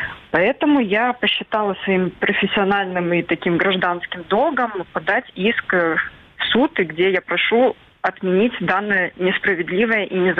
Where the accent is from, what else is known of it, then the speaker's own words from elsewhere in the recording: Crimea, Ukraine; now in Odesa, Ukraine; я еще и крымчанка, которая сейчас живет в Одессе.